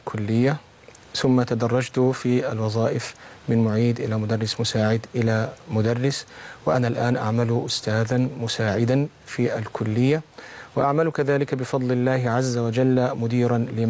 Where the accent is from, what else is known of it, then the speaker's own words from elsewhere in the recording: Beheira, Egypt; born there; من مواليد البحيرة سنة 63.